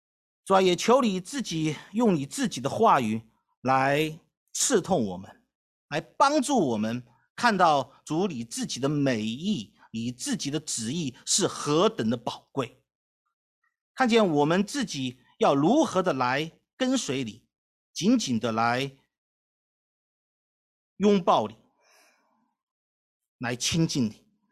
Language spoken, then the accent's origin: Chinese; Wuhan, Hubei, China; moved away; 我是武汉人我是在武汉出生。我说如果我还生活在武汉